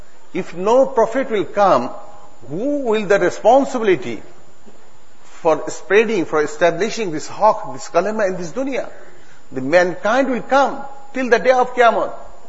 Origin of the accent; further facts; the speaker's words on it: Bangladesh; I am from Bangladesh. I'm coming to Durban all through from Dhaka.